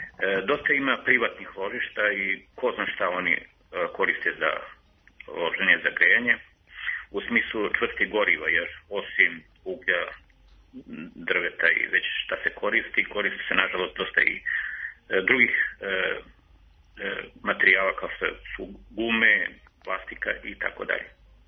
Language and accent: Serbian; Šumadija and Western Serbia, Serbia; Ja sam sa Plane Zlatar, tako da mi je to jako, nažalost, poznato.